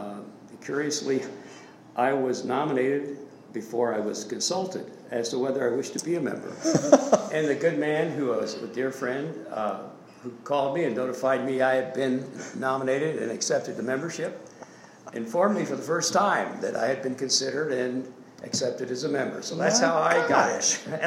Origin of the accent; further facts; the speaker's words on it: Centerville, Iowa, United States; All right, well, my wife Barbara and I were both born and raised in Centerville, Iowa, which is a county seat town about 90 miles south of here, just north of the Missouri border.